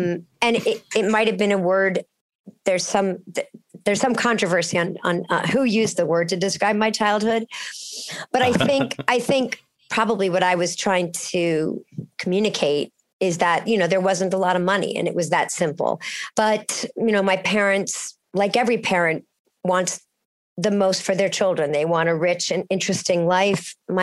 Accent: Cincinnati, Ohio, United States; at the time when I was growing up in Cincinnati, the arts was so well funded by state, local, and federal governments.

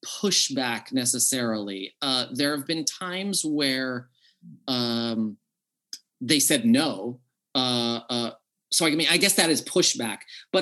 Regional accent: United States; Because I grew up in America, right?

